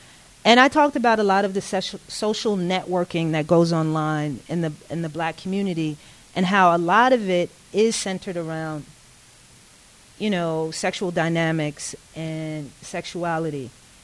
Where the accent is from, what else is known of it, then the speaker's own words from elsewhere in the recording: Bronx, New York, United States; I grew up in the Bronx at the time that hip-hop was birthing